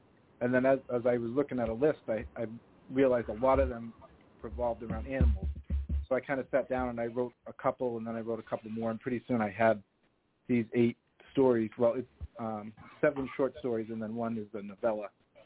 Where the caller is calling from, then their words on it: Illinois, United States; So I live in Illinois. We're in the suburbs just outside of Chicago.